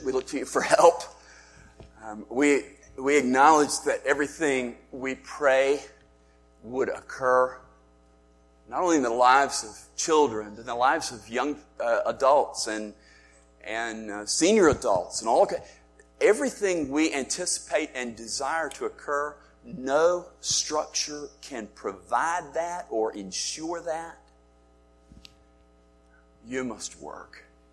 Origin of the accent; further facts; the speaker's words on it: Spartanburg, South Carolina, United States; I wanted to take him to Spartanburg, South Carolina, and you got to try the Beacon, and you got to taste this.